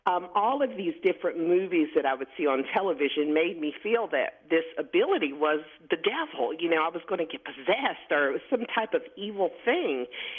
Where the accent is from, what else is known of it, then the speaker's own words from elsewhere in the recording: Pensacola, Florida, United States; growing up, I was born in Pensacola, Florida. I'm in the South. We call it the Bible Belt here.